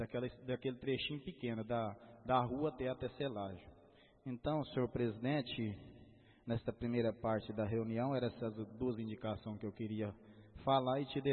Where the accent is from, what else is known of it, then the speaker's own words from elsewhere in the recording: Estrela, Minas Gerais, Brazil; Estrela, como eu sou de Estrela, a gente sonha do asfalto chegar lá.